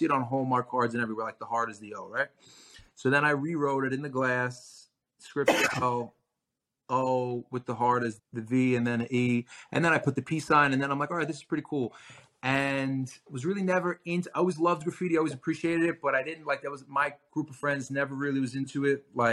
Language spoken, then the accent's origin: English; Brooklyn, New York, United States; I'm from Brooklyn, New York. I tell people I'm from Brooklyn and they're like, but where are you born?